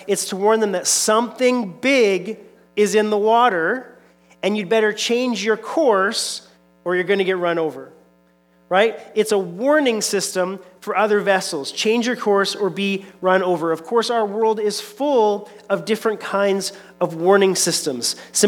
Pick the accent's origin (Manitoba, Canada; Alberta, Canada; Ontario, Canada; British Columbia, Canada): British Columbia, Canada; Growing up on Vancouver Island, one of the realities of living on the island was that if you wanted to get anywhere, you had to take the ferry